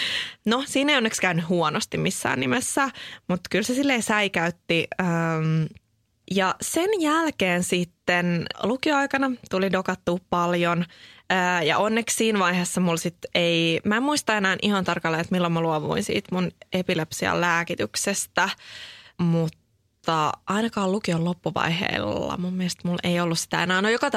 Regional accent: Espoo, Uusimaa, Finland; Mä oon itse Matinkylästä kotoisin

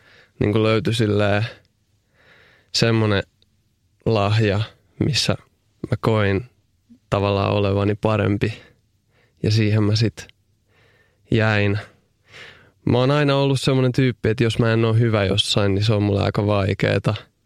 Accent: Helsinki, Uusimaa, Finland; No mä oon syntynyt Helsingissä aika tavalliseen perheeseen. Mun vanhemmat oli, tai on edelleen, ovat arkkitehtejä. Ja mun ensimmäinen koti oli Vallilassa, kaksio. Ja sieltä me muutettiin sitten Pohjois-Haagaa

